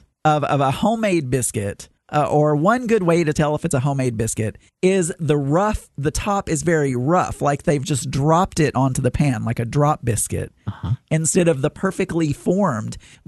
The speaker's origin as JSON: {"language": "English", "region": "Arkansas", "country": "United States", "tie": "born or raised there", "said": "I am Southern, Daniel. I know about biscuits. I was raised in South Arkansas."}